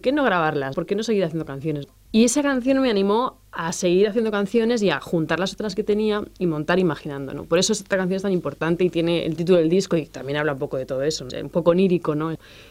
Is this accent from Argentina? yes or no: no; Barcelona, Catalonia, Spain; now in Madrid, Spain; Sí, sí, ahí nací, en Barcelona. Estuve muchos años.